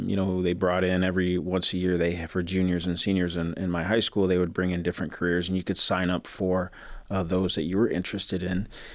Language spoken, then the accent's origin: English; Florida, United States; also born or lived in Fort Wayne, Indiana / Philadelphia; I was born in Fort Wayne, Indiana. I grew up in South Florida and was there for the majority of my childhood.